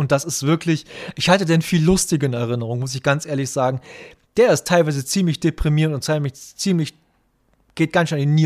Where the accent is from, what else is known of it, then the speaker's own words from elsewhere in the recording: Germany; born there; ich bin kein richtiger DDR-Bürger, ich bin halt in der DDR geboren.